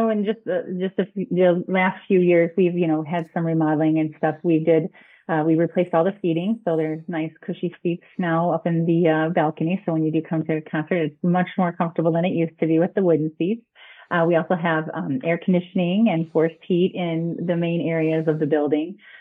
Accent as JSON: {"language": "English", "region": "Indiana", "country": "United States", "tie": "born or raised there", "said": "I was born in Michigan City, Indiana. And shortly after I was born, I was adopted. And my parents lived in rural LaPorte County, where I pretty much spent my entire childhood and then my adulthood as well."}